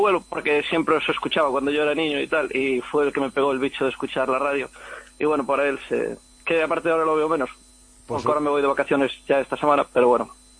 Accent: Galicia, Spain; now in Portsmouth, United Kingdom; Soy de cerca de Rivadavia, en la provincia de Ourense.

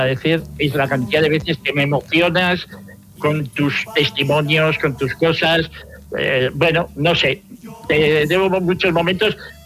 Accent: Vitoria, Basque Country, Spain; born there; Yo nací en Vitoria y recuerdo que con 14 años, en 1955, escuché por primera vez a … me eché a llorar.

